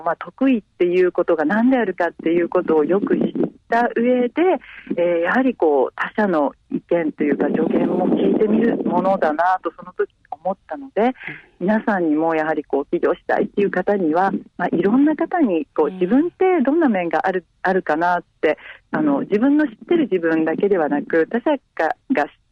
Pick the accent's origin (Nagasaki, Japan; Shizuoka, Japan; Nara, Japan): Nagasaki, Japan; Shimabara; 私が生まれも育ちも島原なので、島原を拠点にということで